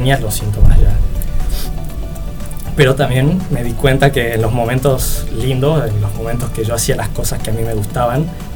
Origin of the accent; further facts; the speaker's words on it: Jujuy, Argentina; Soy jujeño, tengo 24 años